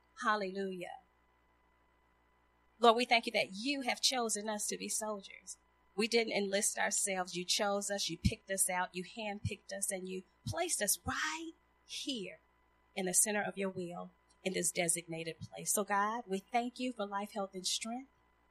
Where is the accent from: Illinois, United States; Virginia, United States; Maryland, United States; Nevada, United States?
Illinois, United States; Chicago; I grew up in Chicago, and from a young child, I took the city buses.